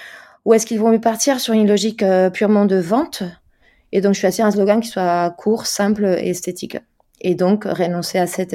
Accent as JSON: {"language": "French", "country": "Spain", "second_language": "French", "said": "Je suis espagnole, donc effectivement, ah."}